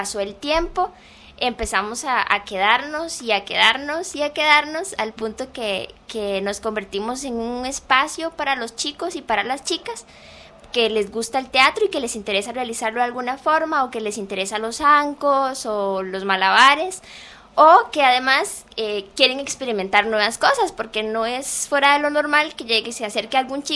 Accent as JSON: {"language": "Spanish", "country": "Costa Rica", "tie": "born or raised there", "said": "yo soy nativa de la zona sur, más estudié aquí en el Valle Central, y con el tiempo uno tiene como una idea de regresar a sus orígenes, a su tierra natal."}